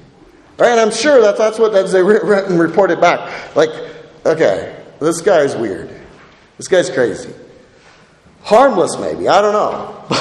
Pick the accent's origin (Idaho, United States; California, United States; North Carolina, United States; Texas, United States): Idaho, United States; And I grew up in Idaho where all the roads are crooked and there's a river on the side.